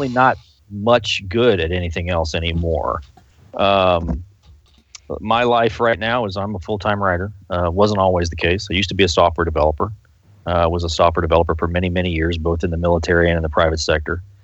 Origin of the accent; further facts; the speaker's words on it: Tampa, Florida, United States; I was born and raised in Tampa. I spent a little time in Tampa while my father was away, and then eventually, I was a military brat, so we bounced around, and we ended up back in Tampa at one point.